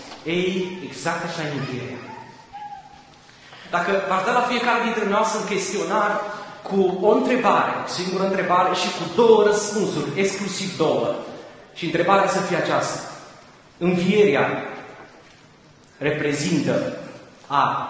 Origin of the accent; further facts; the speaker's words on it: Romania; Românul oarecum simte sărbătoarea mai mult decât alte națiuni. Cel puțin, așa știu eu că sunt român.